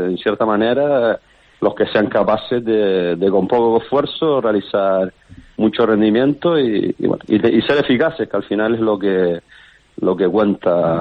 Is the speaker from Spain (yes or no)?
yes; Canary Islands, Spain; pues nosotros como canarios estamos acostumbrados a ese césped duro, a esa humedad